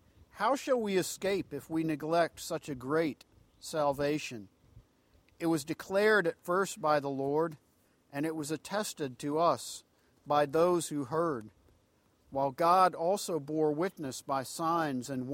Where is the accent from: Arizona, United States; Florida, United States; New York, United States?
Florida, United States; But later, as a teen growing up in Central Florida, where they have all the spring training games and so on